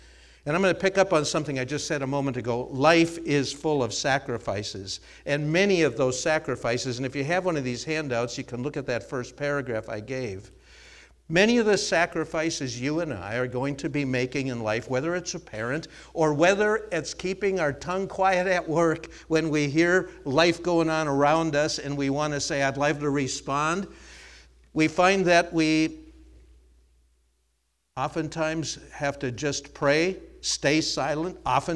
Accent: Minnesota, United States; Originally, I had pastored in Pennsylvania in my home state of Minnesota

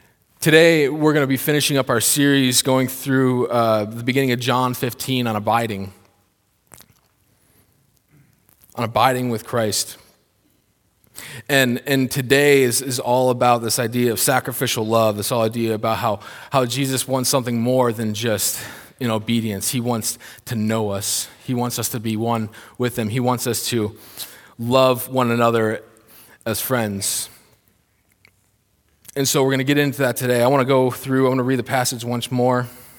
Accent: Minnesota, United States; also born or lived in Washington; I'm from Minnesota. I didn't know anyone out in Washington State.

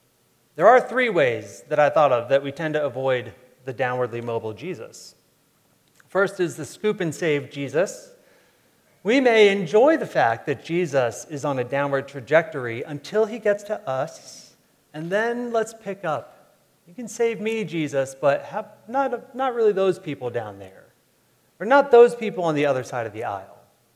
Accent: New York, United States; I remember I grew up outside of New York City, so all the New York sports media.

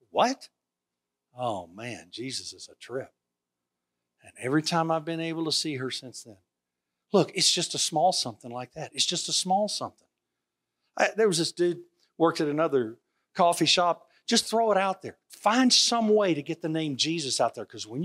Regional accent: Alabama, United States; this isn't like the South, man. I grew up in Alabama. Praise God for places to be from, far away from.

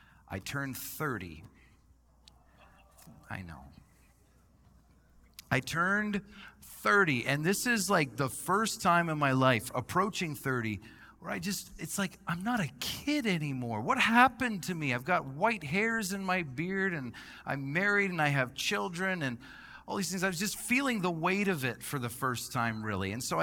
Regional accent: Canada; moved away as an adult; now in Visalia, United States; I immigrated from Canada in 2019 to marry my wife. And when I moved here, I had to live with my sponsor.

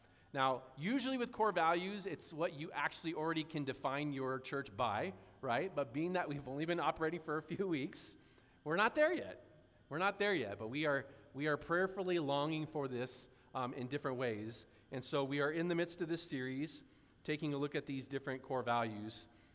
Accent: San Diego, California, United States; I'm from San Diego originally, so we kind of had the luxury of going to a lot of cool places.

